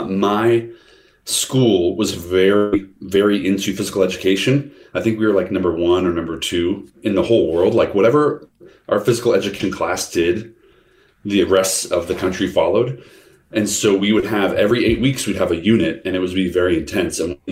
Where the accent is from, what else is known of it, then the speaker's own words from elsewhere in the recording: Illinois, United States; I'm from the Midwest, and that is a region in Illinois that's like in the middle of the country.